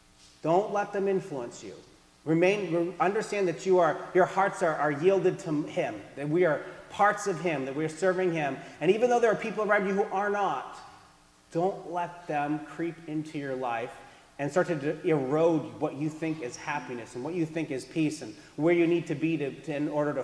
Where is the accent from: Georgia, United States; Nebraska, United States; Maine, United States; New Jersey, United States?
Maine, United States; also born or lived in Virginia / California; So I grew up in Maine, and then I moved to Virginia and then California for school. And being a Mainer my whole life, I was a huge Dunkin' Donuts fan.